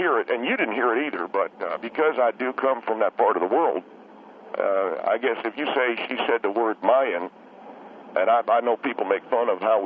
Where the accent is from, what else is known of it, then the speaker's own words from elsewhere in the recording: Tennessee, United States; as a long-time country music fan, I come from Tennessee, and that is the home of great American country music